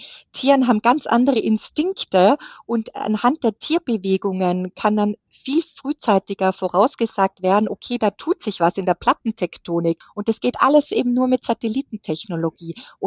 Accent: Germany; wenn wir da jetzt nicht mitmachen als Deutsche, dann machen es halt die Amerikaner und die Chinesen.

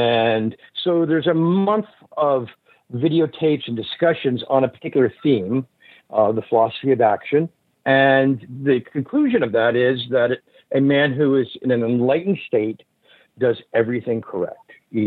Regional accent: St. Petersburg, Florida, United States; and I'm from St. Petersburg, Florida, and they spring train in Clearwater, Florida.

